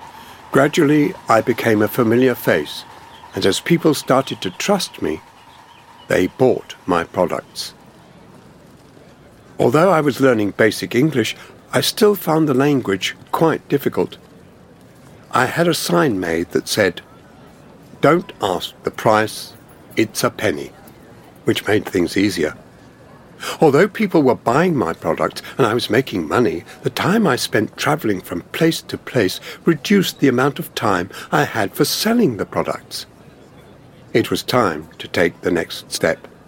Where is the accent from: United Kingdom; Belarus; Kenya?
Belarus; Slonim, Grodno Region; I recognised his accent, and I mentioned that I came from Slonim.